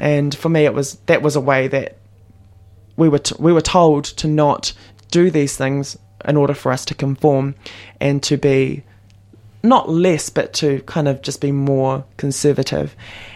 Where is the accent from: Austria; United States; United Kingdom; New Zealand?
New Zealand; because growing up in New Zealand, I was never ever classified as being part black.